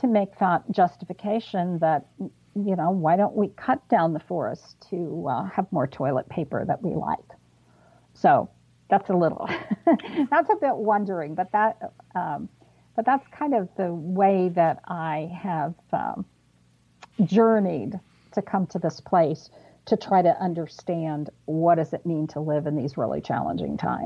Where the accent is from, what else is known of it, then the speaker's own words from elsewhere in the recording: Kansas, United States; I say sometimes that I think I'm so passionate about trees because I grew up in Kansas and there were so few of them.